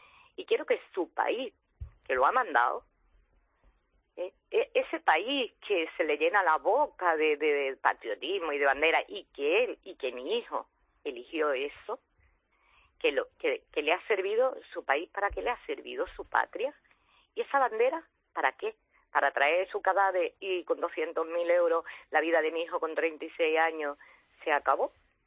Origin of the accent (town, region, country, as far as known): Spain